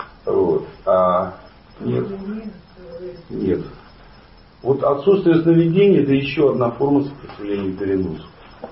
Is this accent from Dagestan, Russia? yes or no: no; Saint Petersburg, Russia; Я питерский.